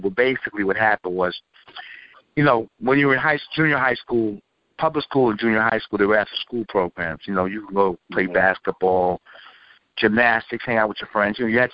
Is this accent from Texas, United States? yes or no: no; New York City, New York, United States; I come from the South Bronx, really the Bronx, New York, New York City. And I came up during the days, the mid-70s, I was a teenager.